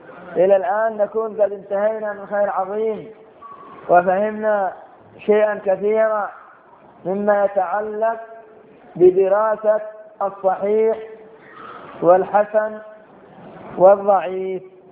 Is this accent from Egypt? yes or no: no; Sanaa, Yemen; مثلا أنت عندنا في صنعاء، أنت عندنا في اليمن